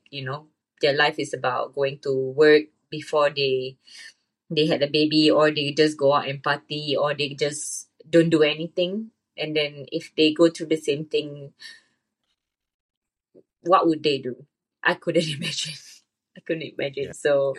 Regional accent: Singapore; I'm sure growing up in Singapore, like, we are very much education focused

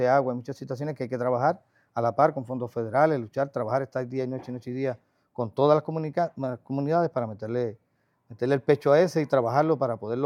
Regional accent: Moca, Espaillat, Dominican Republic; Pero yo estoy pidiendo que nos unamos como mocanos

